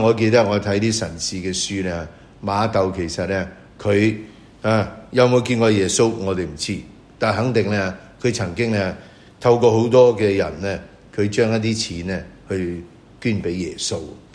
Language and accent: Chinese; China; 就像我们中国人称呼叫走狗的人